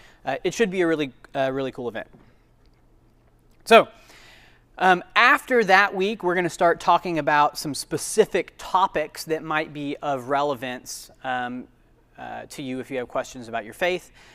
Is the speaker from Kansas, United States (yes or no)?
yes; Wichita, Kansas, United States; also born or lived in Ames, Iowa; now in Texas, United States; But I'm not from Texas. I was born in Ames, Iowa. I come from a Christian family, and so I kind of a typical Protestant, Midwestern American kind of background. When I was five, my family moved to Wichita, Kansas.